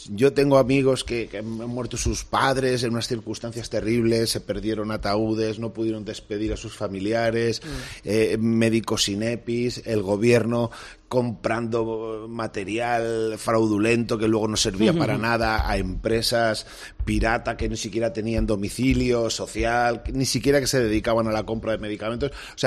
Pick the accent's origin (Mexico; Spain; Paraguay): Spain; Lo digo como español